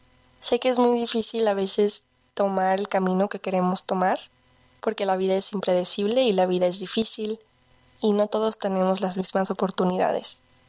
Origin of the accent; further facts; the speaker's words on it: Guadalajara, Jalisco, Mexico; Tengo 22 años, soy de Guadalajara, Jalisco